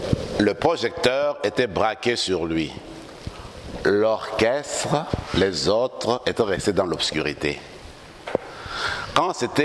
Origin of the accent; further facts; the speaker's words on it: DR Congo; French is a second language; une grande vedette du Congo à ce moment-là, dans mon pays d'origine